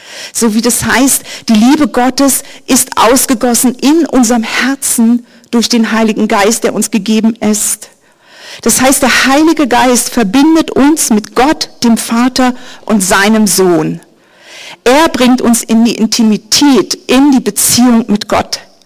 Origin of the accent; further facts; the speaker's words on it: Germany; Ich bin aufgewachsen in der DDR.